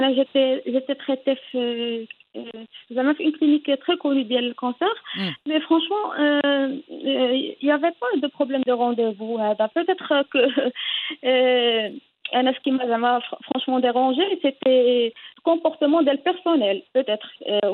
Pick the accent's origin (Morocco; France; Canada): Morocco; Casablanca, Casablanca-Settat; je suis de Casa